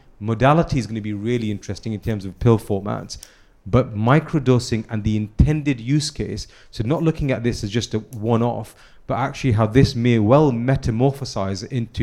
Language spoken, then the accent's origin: English; United Kingdom; So my background, I'm British Indian.